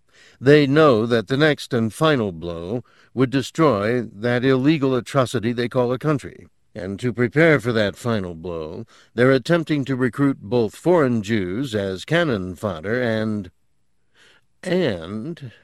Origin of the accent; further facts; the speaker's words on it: Kuwait City, Capital Governorate, Kuwait; I was born and raised in Kuwait City. My family was one of the few lucky ones not to be expelled after 1991